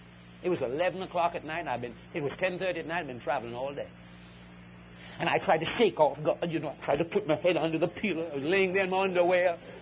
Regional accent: Titusville, United States; I'm from Titusville, and I'm a Baptist minister.

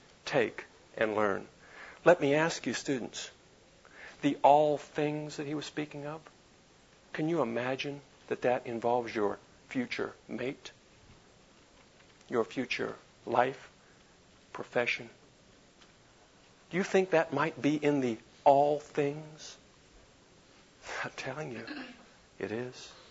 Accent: Reidsville, Pennsylvania, United States; now in Charlotte, United States; My home is Charlotte, North Carolina. My hometown, Reidsville, Pennsylvania.

